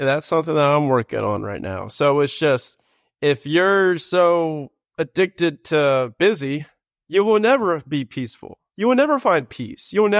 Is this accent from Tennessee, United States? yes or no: yes; Tennessee, United States; now in Austin, United States; Tennessee.